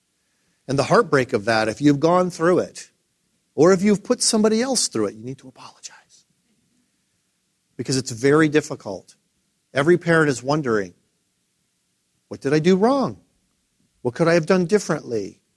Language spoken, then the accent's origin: English; Detroit, Michigan, United States; born there; I was born in Detroit, Michigan. A couple of years after I was born, there were riots in the city of Detroit.